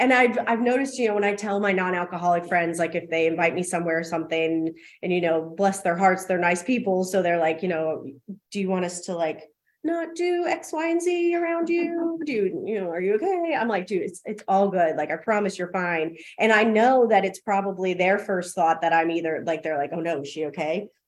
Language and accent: English; Richmond, United States; I'm from Richmond and I went home one weekend to visit with some friends